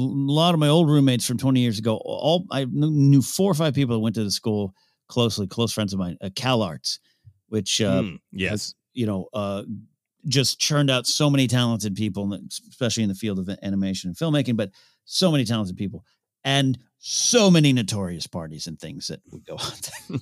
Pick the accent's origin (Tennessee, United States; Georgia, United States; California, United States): California, United States; San Luis Obispo; hour and a half north of Santa Barbara. It's beautiful, beautiful scenery. And Cal Poly SLO is in my hometown area